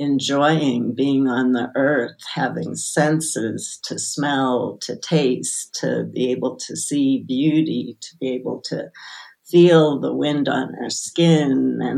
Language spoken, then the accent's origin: English; Brooklyn, New York, United States; born there; So I was born in Brooklyn, New York, back at a time when people were not doing spiritual work